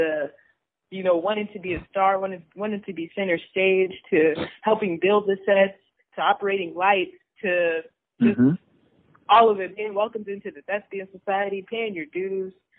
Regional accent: Phoenix, Arizona, United States; Oh, I'm from Phoenix, Arizona.

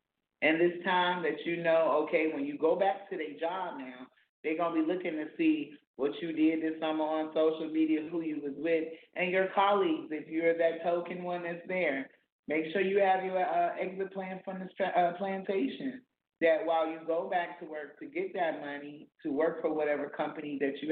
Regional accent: South Carolina, United States; And when I lived in South Carolina, my hometown, I always waited till the children asked me

